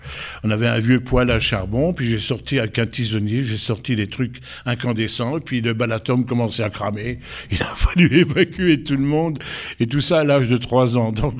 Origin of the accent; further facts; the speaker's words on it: Forbach, Grand Est, France; born there; je suis né dans la cité minière par excellence, dans le bassin Vouillé-Lorrain. Je suis né à Forbach. À Forbach, on dit à Foibach. Non, mais à Forbach, voilà. Mais il y a fort longtemps, hein.